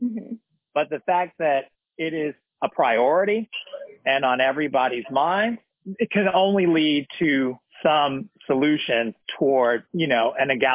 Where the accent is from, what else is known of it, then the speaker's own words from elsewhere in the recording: California, United States; I come from California where I just didn't grow up in what I perceived to be a racist community.